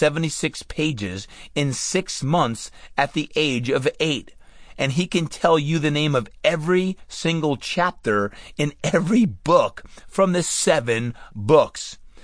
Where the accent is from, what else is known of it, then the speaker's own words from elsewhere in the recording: Brick, New Jersey, United States; Bill and I grew up together in Brick.